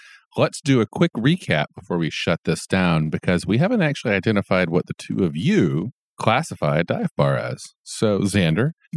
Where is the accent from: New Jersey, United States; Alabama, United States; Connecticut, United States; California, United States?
Alabama, United States; also born or lived in Atlanta; Well, I grew up in Alabama, where it was illegal to imbibe alcohol on a Sunday, let alone sell it. And then I lived in Atlanta for a while